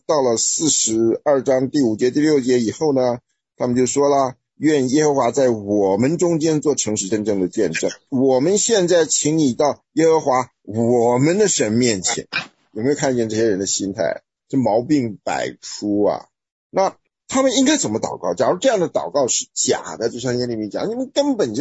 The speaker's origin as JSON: {"language": "Chinese", "country": "Taiwan", "moved": "yes", "lives_now": "United States"}